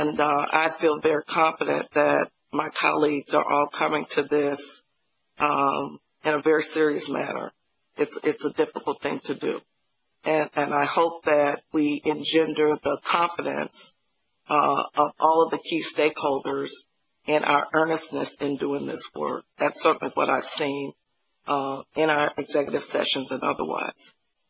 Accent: Alabama, United States; And I'm from Alabama, and for us, integrity is saying what you said behind closed doors that you'll say in front of the person.

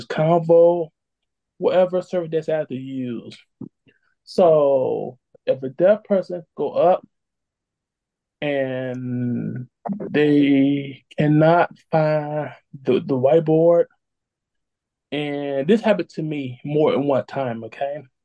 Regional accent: Cleveland, Ohio, United States; In the state of New York of the transit system, and in my hometown, Cleveland, they have a call, BRI

